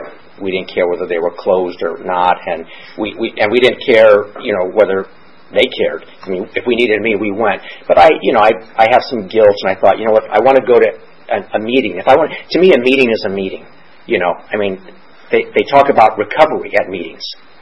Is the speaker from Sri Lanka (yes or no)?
no; Ireland; I'm Irish, so I have a bizarre relationship with alcohol.